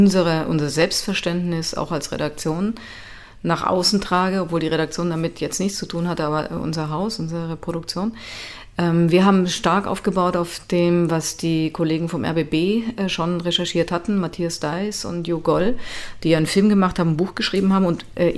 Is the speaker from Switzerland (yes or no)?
no; Italy; German is a second language; weil ich selber als Kind in Italien aufgewachsen bin und erstmal Italienisch lernen musste